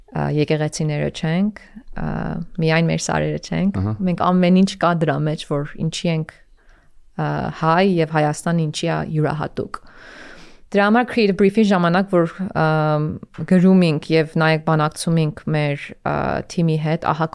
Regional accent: Iran; now in Toronto, Canada; Կանադայից։ Թորոնտո եմ ապրել վերջի 24 տարին։ Պարսկաստան եմ ծնվել, մեծացել, հետո տեղափոխվել ընտանիքիս հետ Թորոնտո։

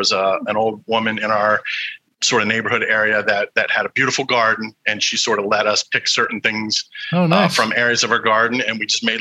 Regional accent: Enola, Pennsylvania, United States; I grew up just outside of Harrisburg, Pennsylvania. Tiny little town called Enola, just across the river. It's between Harrisburg and Carlisle, if you're familiar.

